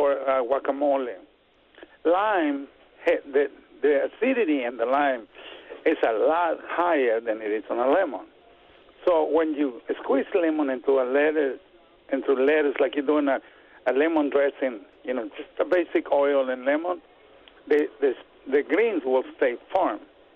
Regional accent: Mexico; And I grew up eating quelites in Mexico, you know, not on a daily basis, but quite often.

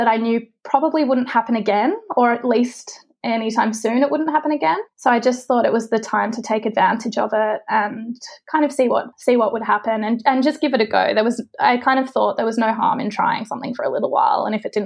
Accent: Australia; also born or lived in London; because I'm Australian, you can't stay there beyond 2 years because of the visa.

